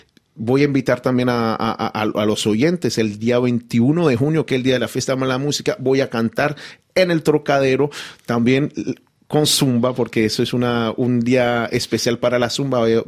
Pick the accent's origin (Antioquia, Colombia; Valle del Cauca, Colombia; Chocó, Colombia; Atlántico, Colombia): Chocó, Colombia; Istmina; en mi caso en el Chocó, en Ismina, el lugar donde yo nací. Cuando yo iba a la escuela nos enseñaban a bailar ritmos que no se conocen aquí